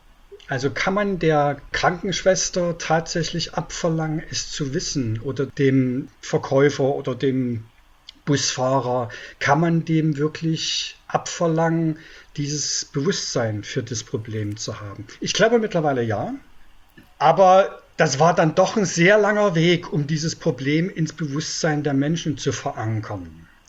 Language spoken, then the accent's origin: German; East Germany, Germany; Ich komme aus der DDR